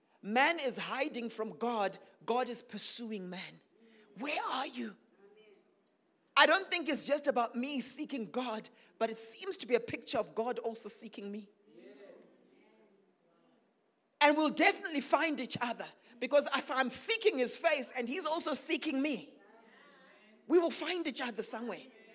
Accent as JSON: {"language": "English", "region": "Manicaland", "country": "Zimbabwe", "said": "I come from Zimbabwe. How many Zimbabweans here? Now, my people group, my tribe, we called Manyika people. Any Manyikas here? We called Manyika people, and we come from the eastern highlands of Zimbabwe"}